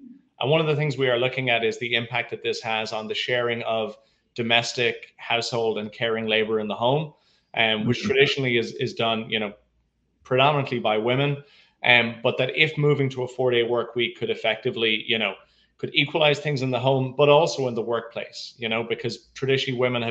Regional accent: Ireland; now in New York, United States; I'm originally from Ireland. I'm living in New York at the moment, but I'm an Irish guy.

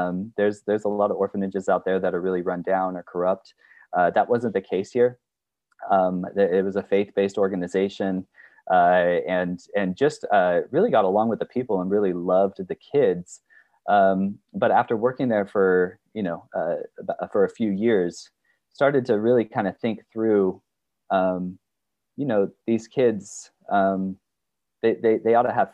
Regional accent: California, United States; I'm a Californian, West Coast, still on the, I'm on the West Coast again now.

